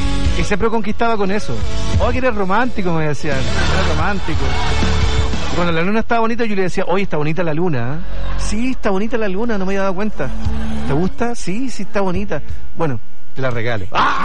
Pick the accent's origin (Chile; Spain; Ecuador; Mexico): Chile; Renaico, Araucanía; Donde en mi pueblo, en Renaico, se ven las estrellas, al igual que acá. En el sur de Chile se ven las estrellas.